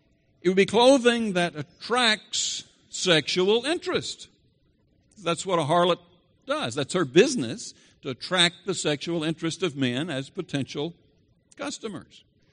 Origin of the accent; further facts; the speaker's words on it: the South, United States; I'm a Southerner.